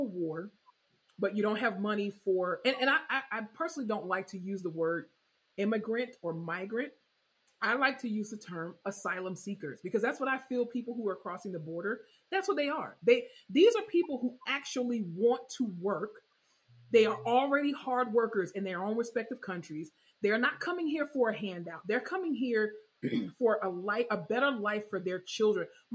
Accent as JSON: {"language": "English", "region": "Florida", "country": "United States", "said": "I think because I am from South Florida, and in South Florida, there is always a group of what I call asylum seekers"}